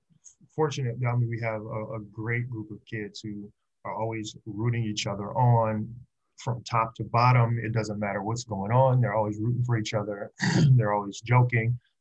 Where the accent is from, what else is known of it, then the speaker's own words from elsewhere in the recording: Bluffton, South Carolina, United States; Yeah. I'm from Bluffton. So the kids that are on May River, the kids that are on Bluffton, those are my family members.